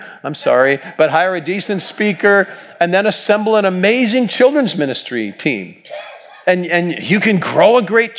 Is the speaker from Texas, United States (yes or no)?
no; Batavia, Ohio, United States; I grew up back in Ohio, and we were in Batavia, Ohio at this point, just east of Cincinnati.